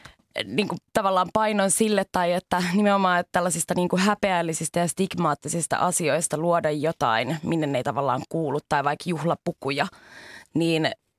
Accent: Helsinki, Uusimaa, Finland; mistä mä oon kotoisin. Mä oon Sinipohjois-Helsingistä.

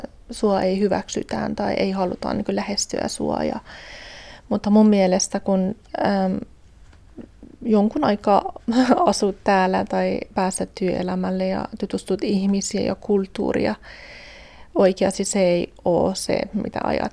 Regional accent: Iran; Finnish is a second language; now in Espoo, Finland; ja asun täällä Espoossa. Olen 48-vuotiaana ja olen niinku Iranista päin.

